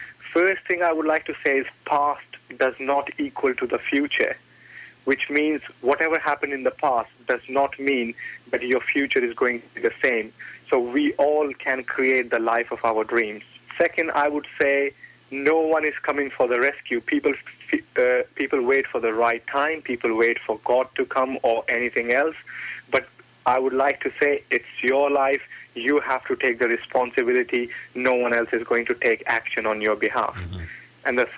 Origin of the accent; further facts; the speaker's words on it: India; born there; Right, I was born in India in a village where we had problems with water, electricity, and it was full of crime.